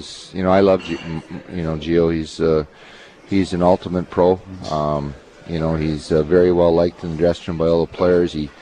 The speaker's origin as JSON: {"language": "English", "region": "Alberta", "country": "Canada", "said": "Listen, I'm from Alberta."}